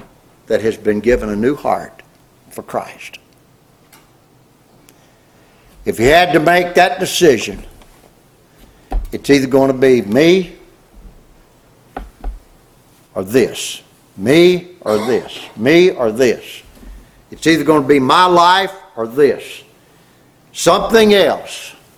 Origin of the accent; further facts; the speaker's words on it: Louisiana, United States; I remember growing up in Louisiana and stuff, you know, mom and dad had. The restaurant, the aluminum company, all the stuff, the land.